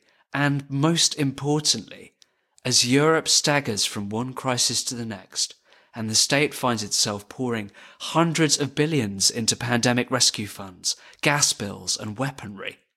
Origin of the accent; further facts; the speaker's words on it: United Kingdom; And as a British person, this really reminds me of Margaret Thatcher